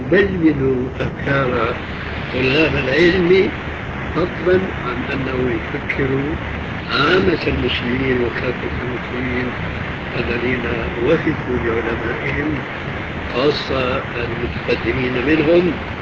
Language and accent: Arabic; Damascus, Damascus Governorate, Syria; ليس كمبيوتر ريت فوق النفط وكيلة عندنا في دمشق